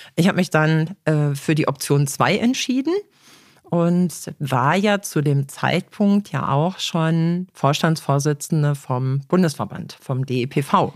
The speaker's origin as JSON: {"language": "German", "region": "North Rhine-Westphalia", "country": "Germany", "said": "Ich komme aus dem Sauerland, genau. Gebürtige Sauerländerin."}